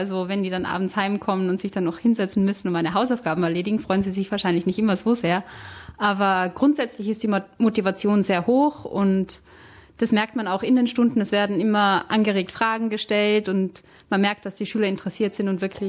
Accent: Tyrol, Austria; accent: Tyrolean; damit die sich nicht meine Tiroler Angewohnheiten irgendwie auch selbst angewöhnen, fällt es mir mittlerweile manchmal fast schwer, Dialekt zu sprechen, weil ich es einfach nie mehr mache.

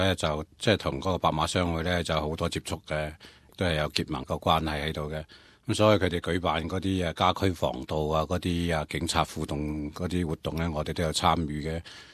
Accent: Macau; now in Australia; 凝聚下我哋澳门人嗰啲力量咯

